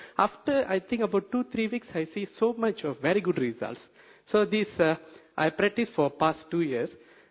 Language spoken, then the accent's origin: English; Malaysia; from Malaysia.